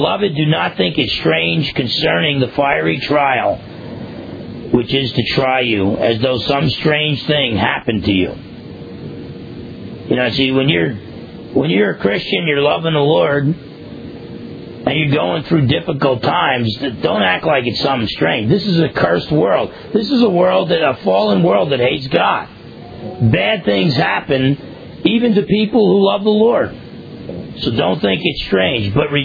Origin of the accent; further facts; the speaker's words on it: New Jersey, United States; I broke a lot of laws as a non-believer growing up in New Jersey and never got caught.